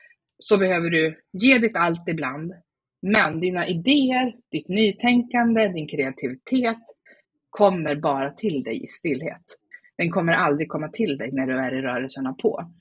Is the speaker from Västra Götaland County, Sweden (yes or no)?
no; Umeå, Västerbotten County, Sweden; Jag är uppe från Umeå.